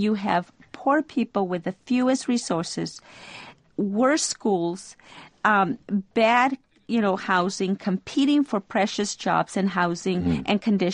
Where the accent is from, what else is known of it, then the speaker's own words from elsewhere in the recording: Los Angeles, California, United States; also born or lived in Mexico; Yes, I was born in Mexico, but I came here in 1956 when I was a child. Today, people still say, where did you come from? And when I say Los Angeles, they say, no, no, really.